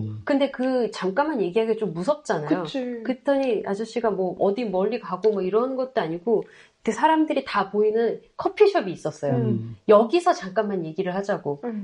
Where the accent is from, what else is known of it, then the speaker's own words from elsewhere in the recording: Samcheok, Gangwon, South Korea; 제가 이제 그 고향이 삼척이거든요.